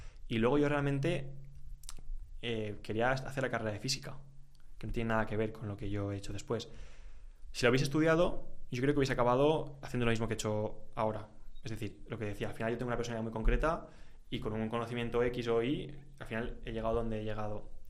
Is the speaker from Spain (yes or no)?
yes; Valencia, Valencian Community, Spain; me voy a Valencia, que es de donde yo soy, contrato a gente.